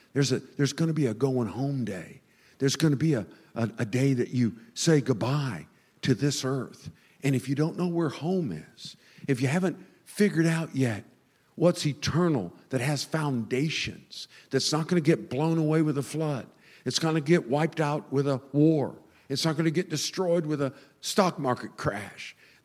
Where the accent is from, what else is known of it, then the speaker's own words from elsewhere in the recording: United States; And I never want to put myself as an American above being a Christian.